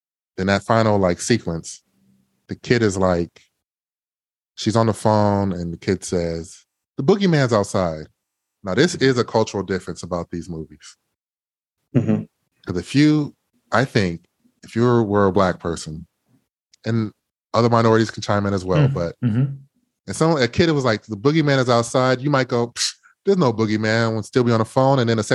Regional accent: Midwest, United States; I'm from the Midwest, and there's such a military mindset.

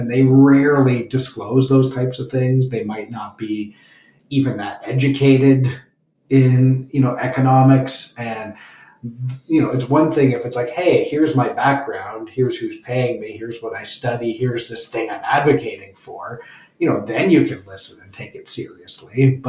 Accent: Belleville, Ontario, Canada; I grew up in Belleville, so it was the Belleville Intelligencer.

